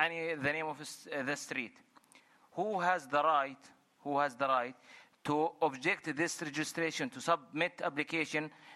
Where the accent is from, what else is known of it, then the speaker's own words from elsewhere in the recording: Jordan; English is a second language; from Jordan.